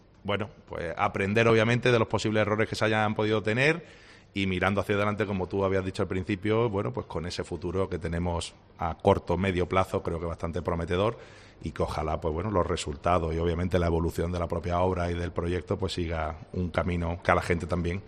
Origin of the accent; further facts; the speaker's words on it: Málaga, Andalusia, Spain; Pues mira, como malagueño, muchísima alegría